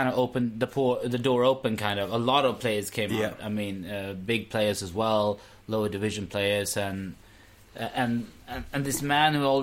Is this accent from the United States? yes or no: no; Pakistan; And I just felt, this is the first time I'm patriotic. I am Pakistani now.